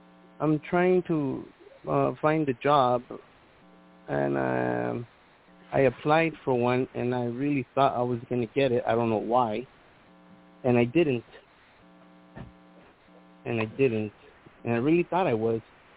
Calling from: California, United States; I'm calling from California.

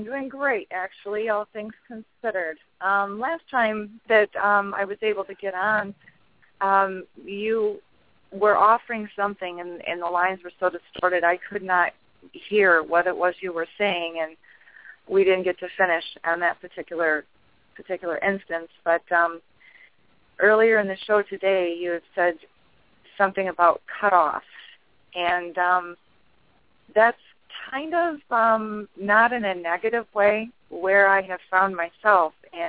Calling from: Indiana, United States; Hi, Michael. … from Indiana.

